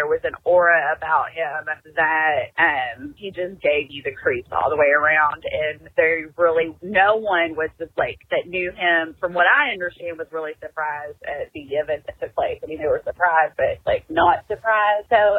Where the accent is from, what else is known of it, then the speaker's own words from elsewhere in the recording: Kentucky, United States; Pardon me, I'm from Kentucky.